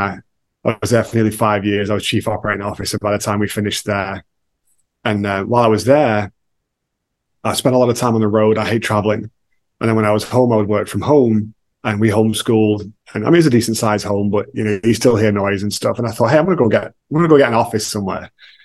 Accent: Manchester, North West England, United Kingdom; I'm originally from the UK, so I grew up in Manchester

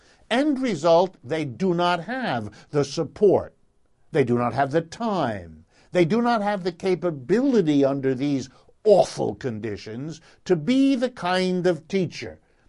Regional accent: Youngstown, Ohio, United States; born there; because I was born in Youngstown, Ohio many years ago

